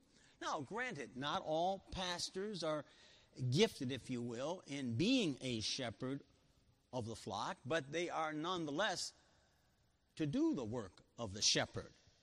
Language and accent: English; Chicago, Illinois, United States; And I reflect back that I'm a product of the Chicago public schools. I grew up on the South Side.